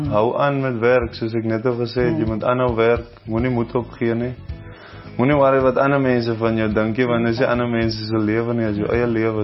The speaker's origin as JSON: {"language": "Afrikaans", "town": "Swellendam", "region": "Western Cape", "country": "South Africa", "tie": "born or raised there", "said": "Ek het in Swellendam groot geword"}